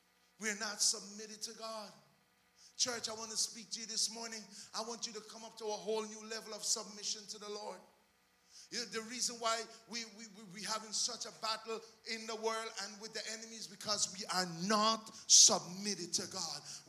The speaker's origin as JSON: {"language": "English", "country": "Guyana", "tie": "born or raised there", "said": "We grew up in Guyana, and sheep used to be walking all around."}